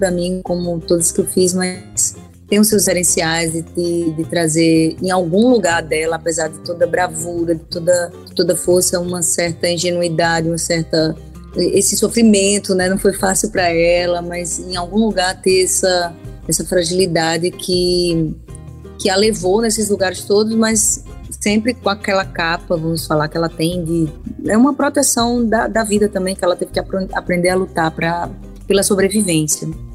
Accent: Paraíba, Brazil; Eu realmente sou paraibana.

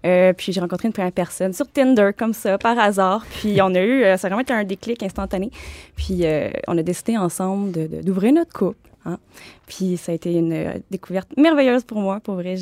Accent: Saint-Jérôme, Quebec, Canada; Saint-Jérôme.

